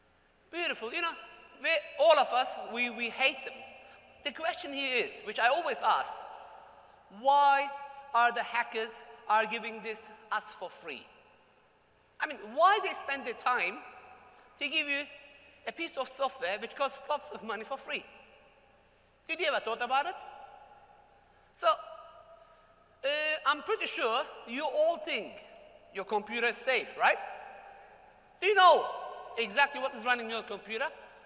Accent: Australia; You know, I'm Australian. That's why the spelling was different.

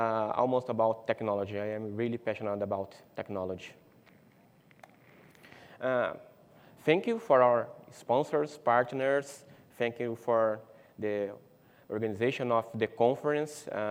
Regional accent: Brazil; English is a second language; I am from Brazil, so sorry for my English, if you had some issues.

